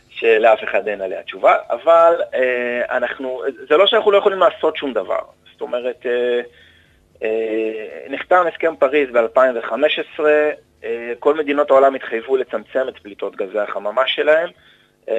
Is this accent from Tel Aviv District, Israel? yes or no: yes; Givatayim, Tel Aviv District, Israel; אז אני במקור מגבעתיים